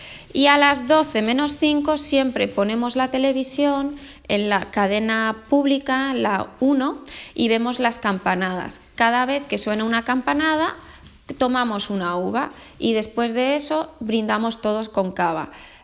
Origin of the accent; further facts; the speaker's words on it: Madrid, Community of Madrid, Spain; y soy de Madrid.